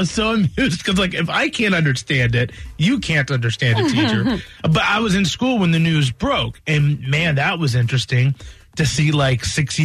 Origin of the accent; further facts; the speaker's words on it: Roanoke, Virginia, United States; I there's in my hometown of Roanoke, Virginia, there's this all-you-can-eat Chinese buffet